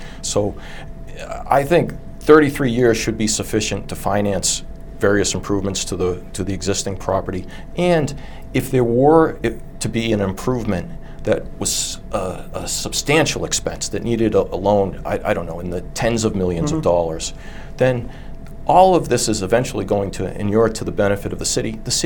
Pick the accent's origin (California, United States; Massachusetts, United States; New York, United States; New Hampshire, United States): Massachusetts, United States; Quincy; I am, Joe, and I grew up in Quincy, and my wife, I've lived most of my life here.